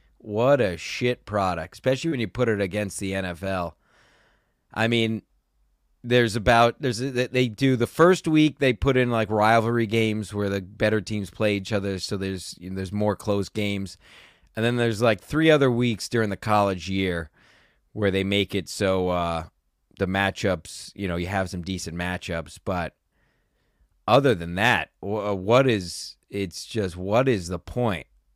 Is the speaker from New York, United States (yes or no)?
yes; New York, United States; Those are the guys I grew up with here in the New York area, WFAN 660.